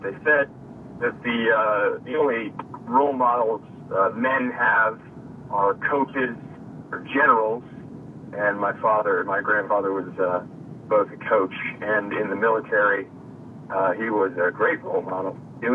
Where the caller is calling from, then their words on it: Connecticut, United States; Hey Jeff, this is … I'm calling from Connecticut.